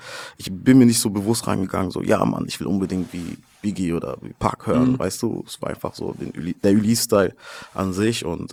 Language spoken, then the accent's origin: German; Karlsruhe, Baden-Württemberg, Germany; so bei uns in Karlsruhe, Nordstadt, gab es auch die Army Base und so, weißt